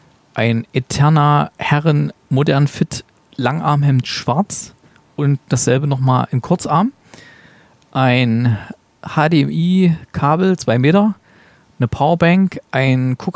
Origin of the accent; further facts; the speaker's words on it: Thuringia, Germany; Also ich als Thüringer kann das nicht gutheißen, diese Elektrogrills.